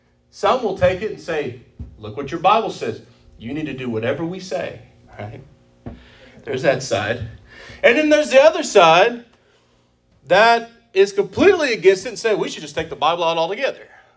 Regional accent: Texas, United States; Y'all, I'm Texan. I know y'all.

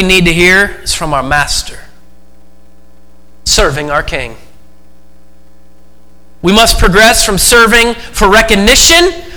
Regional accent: Oregon, United States; now in Iowa, United States; I'm thankful God called me here because I was born and raised in Oregon.

